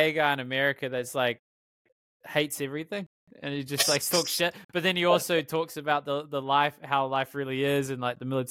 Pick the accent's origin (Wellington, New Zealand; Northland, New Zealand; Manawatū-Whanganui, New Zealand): Manawatū-Whanganui, New Zealand; Palmerston North; you just shouted out my hometown, mate. Used to clean the plaza, sweep the floors 4 a.m. to 8 a.m.